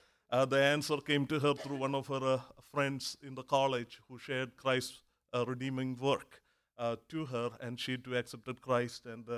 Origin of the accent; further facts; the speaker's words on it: South India, India; I am from India. I was born and brought up in the south of India